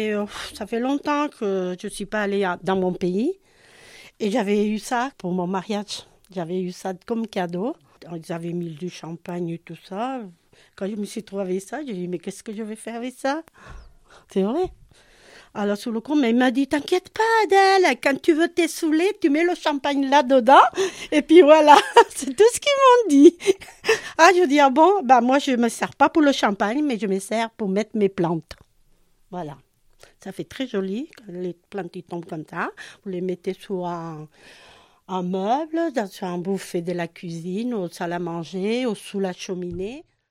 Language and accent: French; Granada, Andalusia, Spain; French is a second language; Je suis espagnole, donc je viens des Grenades exactement.